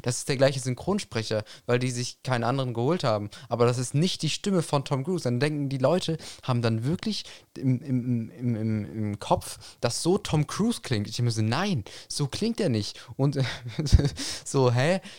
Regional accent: Netherlands; ich bin ja auch Holländer, Niederländer, wie man es nennen möchte

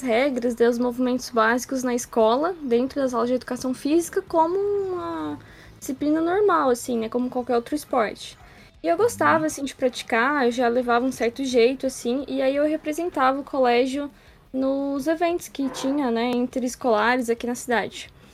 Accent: Içara, Santa Catarina, Brazil; also born or lived in Criciúma; Eu nasci em Criciúma, na verdade, mas eu morei a minha vida toda em Içara e sigo aqui ainda.

